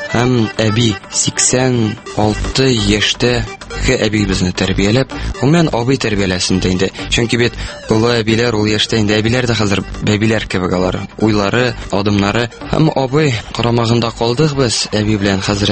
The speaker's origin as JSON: {"language": "Tatar", "town": "Naberezhnye Chelny", "region": "Tatarstan", "country": "Russia", "tie": "born there", "said": "1990 елның 18 маенда, нәкъ шушы матур айларның берсендә дөньяга килдем, Ярчалы шәһәрендә. Әнием чиста ягыннан, әтием буа ягыннан."}